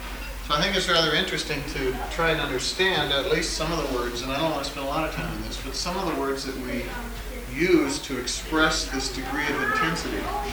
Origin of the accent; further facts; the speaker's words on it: Minnesota, United States; and I'm from Minnesota and I'm Swedish.